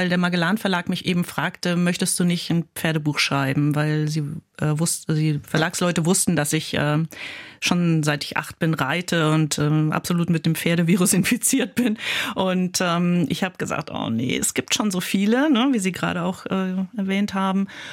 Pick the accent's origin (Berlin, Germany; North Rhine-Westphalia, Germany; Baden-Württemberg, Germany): North Rhine-Westphalia, Germany; now in Bamberg, Germany; Ja, also ich komme aus dem Rheinland, wie man hört, und lebe aber schon seit 20 Jahren jetzt bald in Bamberg.